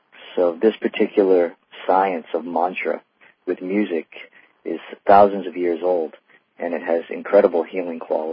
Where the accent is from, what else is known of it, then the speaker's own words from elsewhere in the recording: East Bridgewater, Massachusetts, United States; I grew up in outside of Boston in basically a small town, East Bridgewater, Massachusetts.